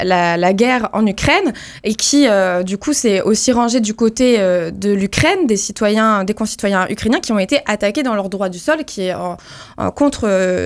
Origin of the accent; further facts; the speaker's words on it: France; Nous, en tant qu'Union européenne, en tant que Français